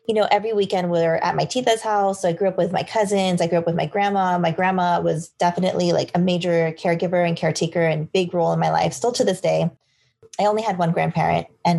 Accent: Mississauga, Ontario, Canada; also born or lived in Toronto; now in Florida, United States; I was born in Toronto, grew up in Mississauga, just like 15 minutes outside of downtown.

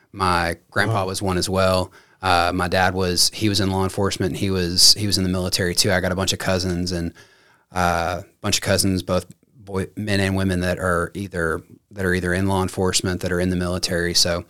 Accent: Kentucky, United States; born there; So I was born in Kentucky.

